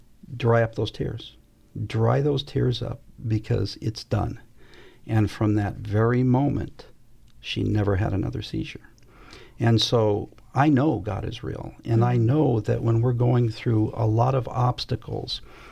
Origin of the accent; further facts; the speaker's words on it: West Covina, California, United States; I grew up there in West Covina, but I went to Covina High School.